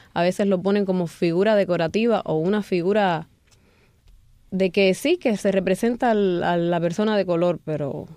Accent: Cuba; No quiere decir que los cubanos de allá no tengamos sentimientos

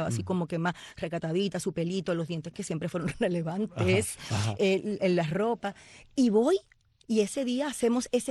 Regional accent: Puerto Rico; después, bueno, me crié en Puerto Rico, ¿no?

